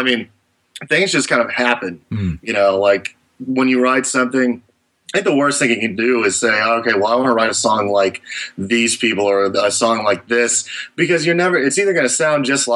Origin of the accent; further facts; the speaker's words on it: Texas, United States; and that's not just because we're from Texas, it's because they're amazing.